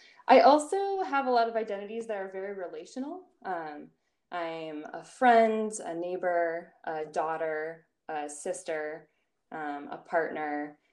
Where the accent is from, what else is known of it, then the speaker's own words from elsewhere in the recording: Wisconsin, United States; being a Midwesterner, being from Wisconsin, is a really big part of my identity that I accentuate for people.